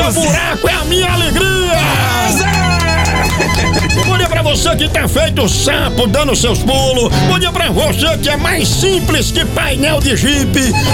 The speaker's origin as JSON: {"language": "Portuguese", "region": "Ceará", "country": "Brazil", "said": "Eu trouxe meu bonezinho, eu sou cearense."}